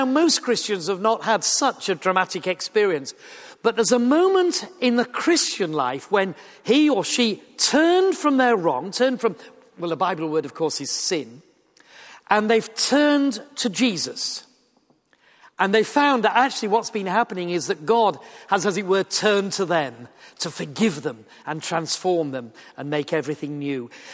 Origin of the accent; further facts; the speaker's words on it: Yorkshire and the Humber, United Kingdom; I'm a Yorkshireman and we'll be going back next Thursday.